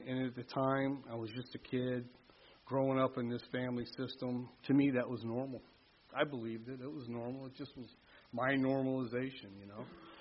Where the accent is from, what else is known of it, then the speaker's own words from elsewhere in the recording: Syracuse, New York, United States; I grew up in Syracuse, New York. I grew up CIA, Catholic Irish alcoholic.